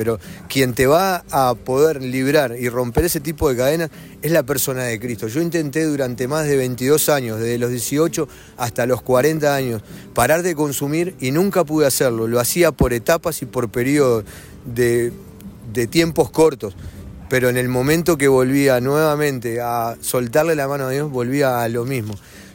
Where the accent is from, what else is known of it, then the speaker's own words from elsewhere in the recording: Montevideo, Uruguay; now in Chuy, Uruguay; soy de Montevideo, estoy viviendo ahora en la ciudad de Chuy. Llegué en el mes de marzo, llegué al departamento, pero a la localidad de Punta del Diablo, a vivir en el centro de rehabilitación La Casa del Alfarero